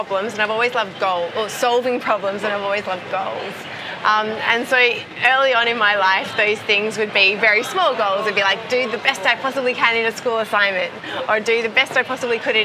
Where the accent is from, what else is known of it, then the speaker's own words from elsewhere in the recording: Perth, Western Australia, Australia; Perth, my hometown in Australia, which happens to be the most isolated city in the world